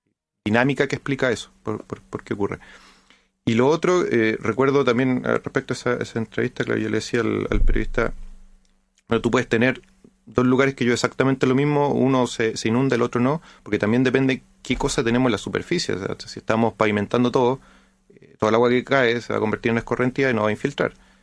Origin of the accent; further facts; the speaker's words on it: Santiago, Santiago Metropolitan, Chile; yo soy de Santiago